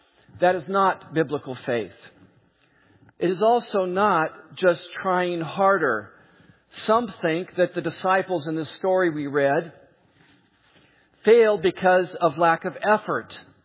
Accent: California, United States; I grew up in California, and if you go into the mid-California area, fog is a horrendous problem.

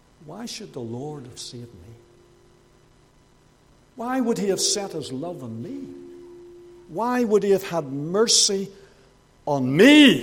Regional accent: Bangor, Northern Ireland, United Kingdom; He came to my hometown in Bangor just after I was saved.

